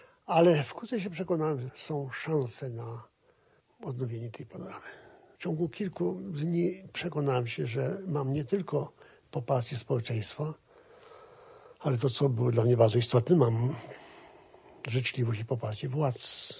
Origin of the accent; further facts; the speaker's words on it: Lviv, Lviv Oblast, Ukraine; Jestem z Lwowa. Tutaj były moje wspomnienia, powiązania jakieś z kulturą tego miasta.